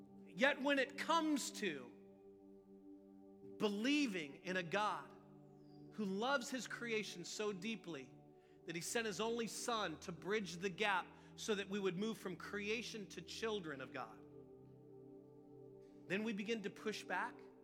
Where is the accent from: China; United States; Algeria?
United States; Missouri; I'm from Missouri. That state is called the Show Me State because it's full of a bunch of cynical skeptics. Fun place to grow up.